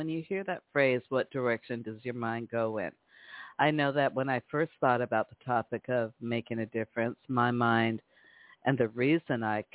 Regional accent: Seattle, Washington, United States; now in Las Vegas, United States; I like to play music that comes from my hometown in Seattle to here in Las Vegas, where I live, across the United States

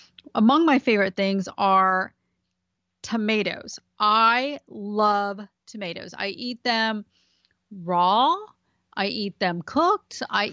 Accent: Miami, Florida, United States; I grew up in Miami in the 60s when there was Cubans flooding the streets of Miami from Cuba.

